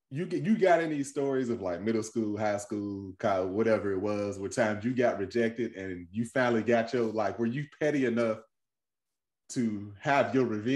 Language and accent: English; Kentucky, United States; I'm from Kentucky. Both southern places. Southern women are aggressive.